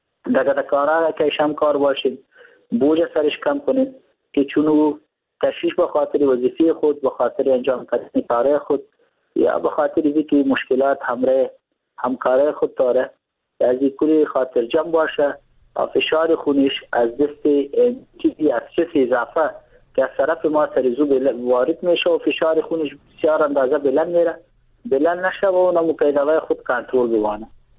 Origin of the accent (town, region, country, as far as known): Afghanistan